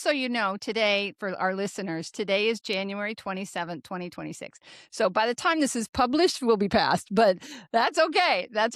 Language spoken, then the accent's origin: English; Grand Island, Nebraska, United States; When I grew up in Grand Island, Nebraska, I know there's a Catholic school there.